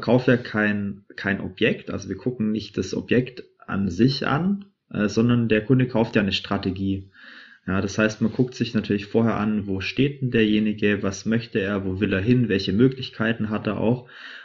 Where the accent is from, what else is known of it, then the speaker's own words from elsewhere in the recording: Wendlingen, Baden-Württemberg, Germany; bin ich von meinem Heimatort Wendling, das liegt bei Stuttgart, bin ich nach Nordrhein-Westfalen gefahren